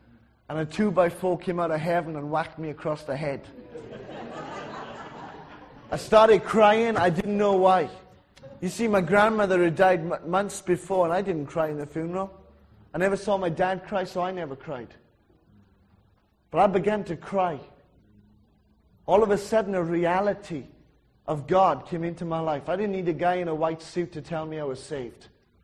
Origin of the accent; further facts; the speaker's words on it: Wales, United Kingdom; I'm just a Welshman from a little little town in the valleys.